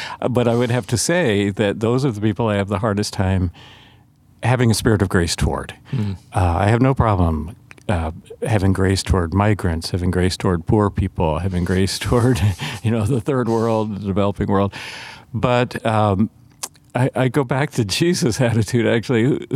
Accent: Atlanta, Georgia, United States; I grew up in Atlanta, Georgia, just as the civil rights movement was getting underway.

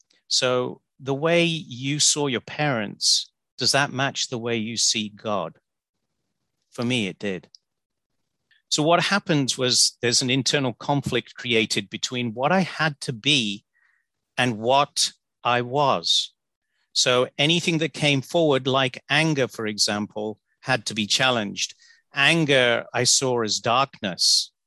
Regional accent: England, United Kingdom; And my hometown being a center of immigrants, and people were coming from the West Indies, India, Pakistan, because England had basically opened up its doors.

